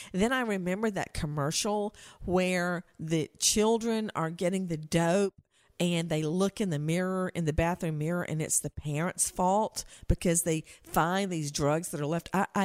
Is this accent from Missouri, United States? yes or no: no; Macon, Georgia, United States; And it was in my hometown.